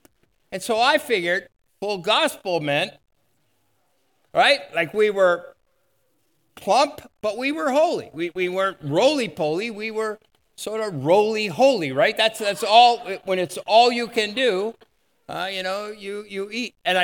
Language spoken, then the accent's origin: English; Montreal, Quebec, Canada; I grew up in Montreal. Now, I wasn't just attending Verdun Trinity. My dad was the pastor there. And so I'm a preacher's kid.